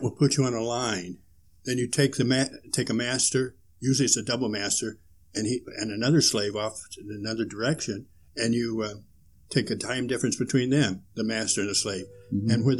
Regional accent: Marysville, Kansas, United States; born there; Born in Marysville, Kansas. 50 miles from the center of the 48 states.

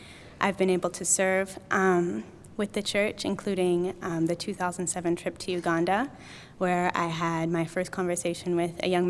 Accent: Napa, California, United States; I'm actually from Napa, so that's up Highway 80.

